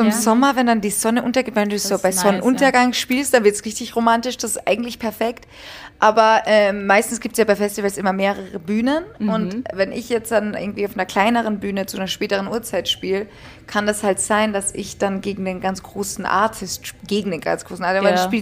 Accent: Austria; Also in Österreich, ich bin ja Österreicherin, man sagt ja Jause bei uns.

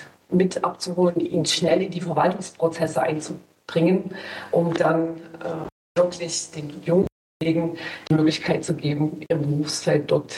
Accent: Schkeuditz, Saxony, Germany; Also ich komme aus der Stadt Schgolditz in Sachsen, auch bekannt als Flughafenstadt. Wir haben den Leipziger Hallischen Flughafen am Kurs von Haustür sozusagen

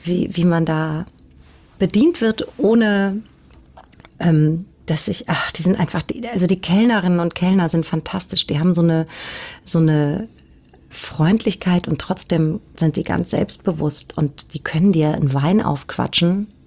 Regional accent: Spessart, Germany; da beerdigt worden, wo ich aufgewachsen bin, in so einem Spessardorf.

